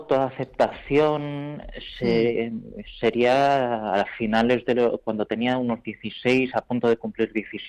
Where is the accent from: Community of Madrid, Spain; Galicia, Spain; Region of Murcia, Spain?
Community of Madrid, Spain; Madrid; tengo 32 años actualmente y soy madrileño.